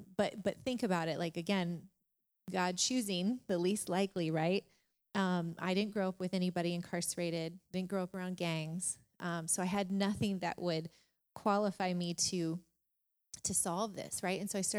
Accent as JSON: {"language": "English", "region": "Arizona", "country": "United States", "said": "So my degree's in psychology. I'm from Arizona. I knew I grew up as a caretaker for my father and my grandmother."}